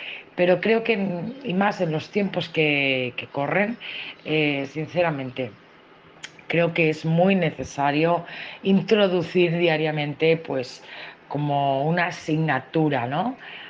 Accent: Catalonia, Spain; soy catalana con raíces andaluzas y bien alto que lo proclamo a los cuatro vientos

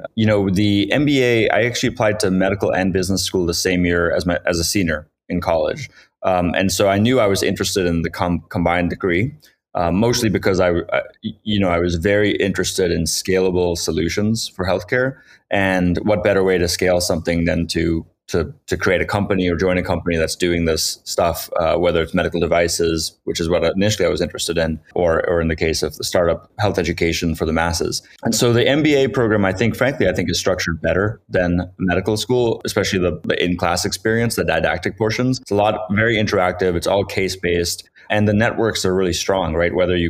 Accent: Cape Canaveral, Florida, United States; And then when we all moved to Florida, where I grew up in Cape Canaveral, which is where the space shuttles take off

